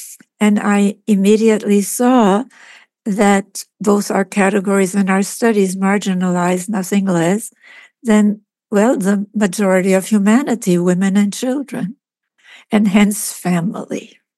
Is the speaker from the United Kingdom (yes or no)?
no; Cuba; But growing up in Cuba was very difficult for me.